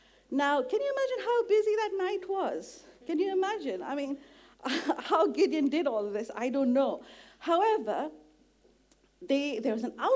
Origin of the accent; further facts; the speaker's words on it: India; You know, I come from India.